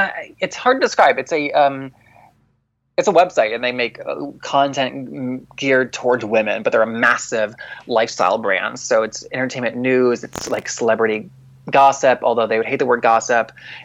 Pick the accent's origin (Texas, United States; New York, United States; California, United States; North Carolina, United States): North Carolina, United States; I grew up in North Carolina, the bathroom state.